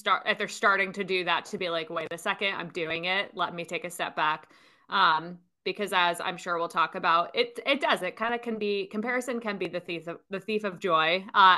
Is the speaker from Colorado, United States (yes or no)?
no; New Jersey, United States; even though I'm from New Jersey.